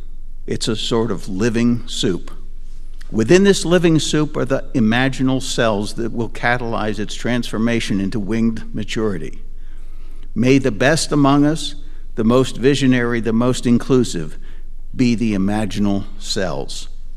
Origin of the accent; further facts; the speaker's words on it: New England, United States; also born or lived in Pennsylvania; Growing up in New England and Pennsylvania, autumn was always my favorite season.